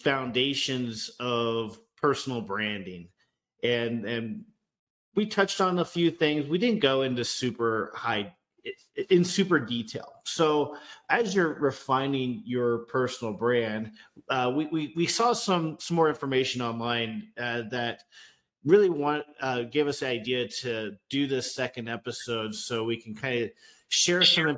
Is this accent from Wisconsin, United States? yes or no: no; Montana, United States; Yeah, it reminds me of growing up in Montana.